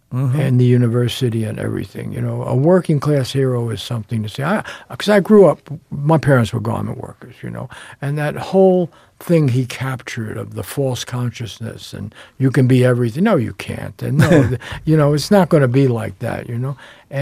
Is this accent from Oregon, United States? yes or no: no; Bronx, New York, United States; when I was growing up in the Bronx and, you know, they were advertising all this stuff that you couldn't afford to buy